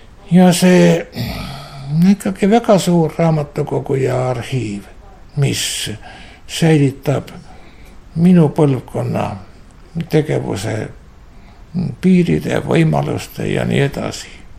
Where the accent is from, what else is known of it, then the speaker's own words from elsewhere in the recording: South Estonia, Estonia; Ja ma olen pärit Lõuna-Eestist